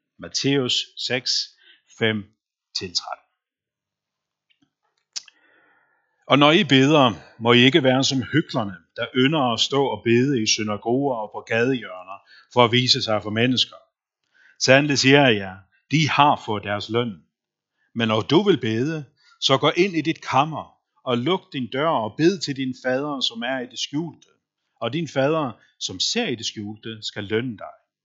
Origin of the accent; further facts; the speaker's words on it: Faroe Islands; som I nok har bemærket. Jeg kommer oprindeligt fra Færøerne, opvokset i sådan en forholdsvis almindelig værtslig færøsk familie.